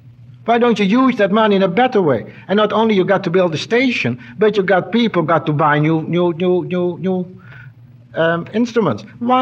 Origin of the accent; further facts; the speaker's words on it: Netherlands; English is a second language; Of course, I'm coming from Holland. Now, Holland is the 10th most wealthy country in the world.